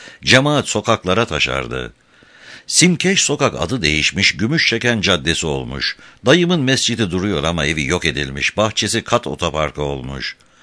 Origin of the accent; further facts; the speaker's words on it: Istanbul, Turkey; born there; İşte ben o zaman İstanbul'da dünyaya geldim. Biz İstanbul'da o zamanlar bütün sokak birlikte yaşardık.